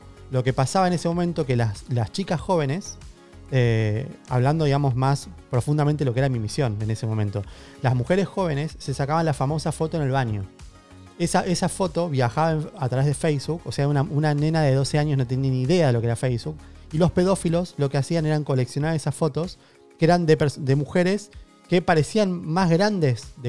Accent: Argentina; lo importante que somos en Argentina para poder también exportar nuestros productos

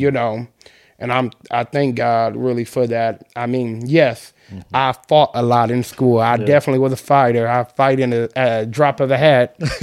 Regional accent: Detroit, Michigan, United States; So, with me, even though I lived on the East Side, you know, I never really thought it is as bad as people try to portra

